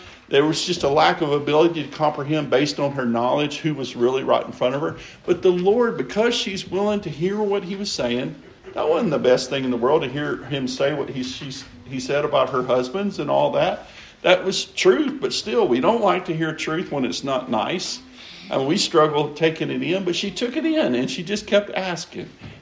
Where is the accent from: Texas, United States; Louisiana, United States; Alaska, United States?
Louisiana, United States; Well, I grew up in Louisiana. There's a certain degree of effect Louisiana had on me because I grew up in Louisiana.